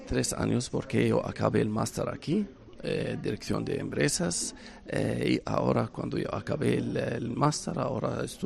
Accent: Kuwait; born there; Spanish is a second language; also born or lived in Egypt; Cuando yo nací en Kuwait, hay guerra en el año 90, después yo fui a Egipto

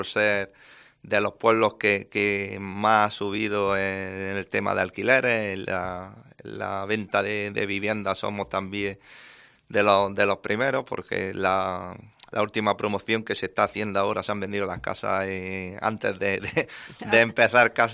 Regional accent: Torrenueva Costa, Andalusia, Spain; pues empezarán esas obras con ese cambio tan importante para mi pueblo, para el pueblo de Torrenueva Cuesta.

